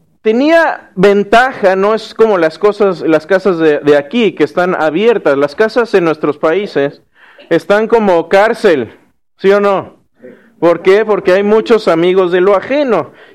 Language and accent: Spanish; Querétaro, Mexico; yo soy de Querétaro. Y esa es la casa donde yo crecí. Esa es la casa donde yo viví desde los 6 años casi hasta que me fui a la universidad.